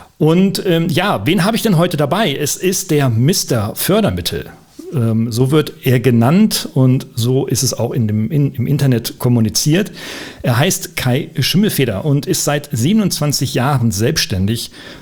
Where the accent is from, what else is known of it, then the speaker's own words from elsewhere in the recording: Oldenburg, Lower Saxony, Germany; da wir beide Norddeutsche sind, du in Hamburg und ich aus Oldenburg, wie man so schön das G hinten ausspricht als Norddeutscher